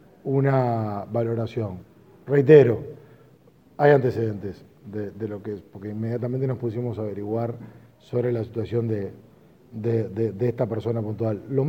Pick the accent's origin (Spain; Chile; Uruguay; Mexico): Uruguay; que acá creo que lo que todos queremos como uruguayos es la actuación sobre esos casos.